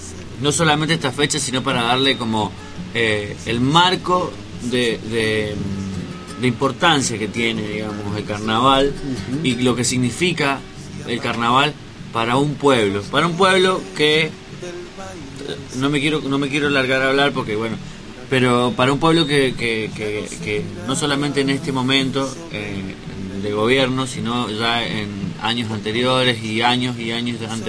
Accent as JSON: {"language": "Spanish", "region": "San Juan", "country": "Argentina", "said": "yo hace un par de días nomás que llegué de San Juan, de la provincia de donde vengo yo."}